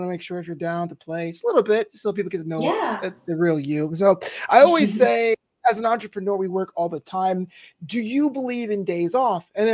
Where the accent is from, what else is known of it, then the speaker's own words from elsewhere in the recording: Brooklyn, New York, United States; now in Los Angeles, United States; man, I'm from Brooklyn. I live in LA.